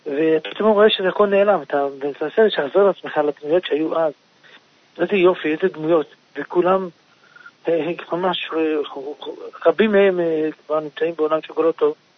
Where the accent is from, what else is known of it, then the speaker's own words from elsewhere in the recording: Jerusalem, Jerusalem District, Israel; אני לא נולדתי בקריאת צאנז, נולדתי בחוב מנחם בירושלים, אבל את רוב ילדותי עברתי את זה בקריאת צאנז מגיל 5, הייתי בקריאת צאנז, עד כמובן עד החתונה